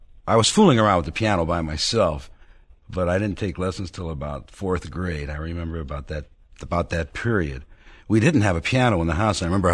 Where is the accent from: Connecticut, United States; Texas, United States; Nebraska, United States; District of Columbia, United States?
Connecticut, United States; New Haven; born there; I was born in New Haven. This was a town called Wallingford.